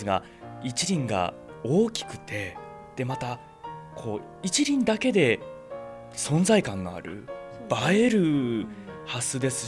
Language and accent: Japanese; Matsuyama, Ehime, Japan; 四国そして愛媛松山で出土されたものも多くあって、なんだか私たちの地元でこう近くで見つけるとタイムスリップしたような